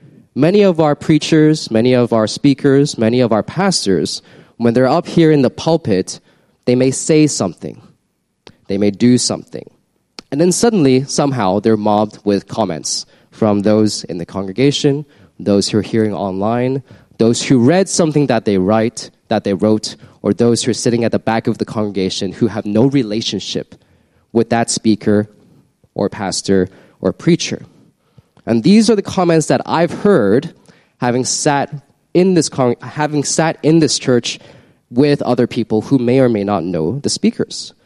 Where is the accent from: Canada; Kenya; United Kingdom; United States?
Canada; The Catholic environment that I was brought up in Canada obviously did not cultivate that type of culture. And when I went to boarding school in England, I attended a high Anglican boarding school